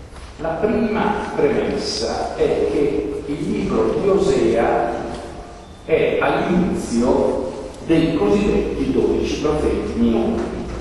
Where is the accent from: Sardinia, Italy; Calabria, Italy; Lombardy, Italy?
Lombardy, Italy; Milan; Io sono milanese, non so di riccione, lo tendo a sottolineare